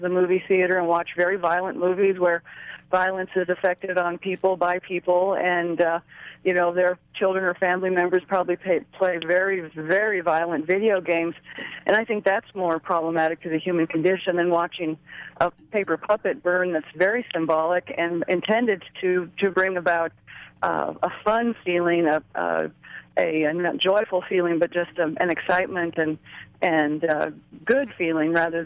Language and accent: English; New Mexico, United States; because I grew up in New Mexico. My family's been in northern New Mexico for hundreds of years as well.